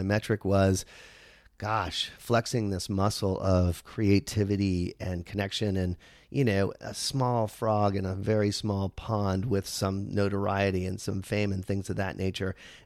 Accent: Orlando, Florida, United States; And I worked at Disney. I grew up in Orlando. I drove a freaking monorail.

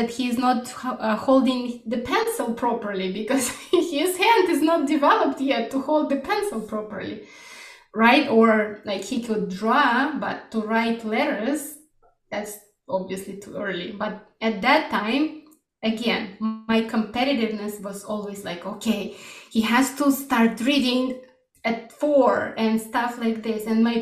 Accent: Russia; born there; English is a second language; since I was born in Russia

